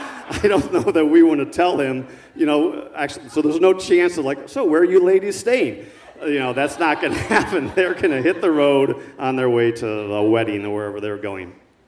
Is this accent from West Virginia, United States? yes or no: no; Fort Wayne, Indiana, United States; hey, I'm from Indiana, too. I'm from Fort Wayne.